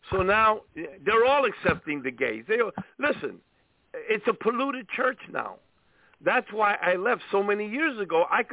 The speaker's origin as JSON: {"language": "English", "town": "Brooklyn", "region": "New York", "country": "United States", "said": "So, you know, that was one of the church fathers in Brooklyn. I'm from Brooklyn."}